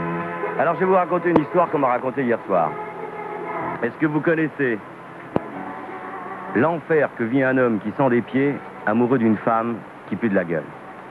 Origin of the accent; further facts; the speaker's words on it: Southern France, France; Je suis méridional, hein, ne me croyez jamais, enfin presque jamais.